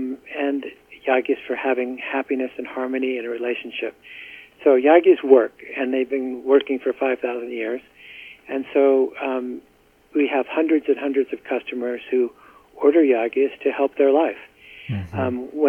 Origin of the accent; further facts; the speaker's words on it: United States; No, I'm from America